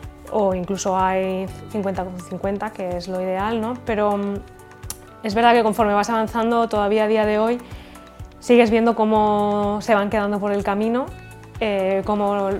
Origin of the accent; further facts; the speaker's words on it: Valencia, Valencian Community, Spain; Yo soy de aquí, de València, y he vivido siempre al lado del mar.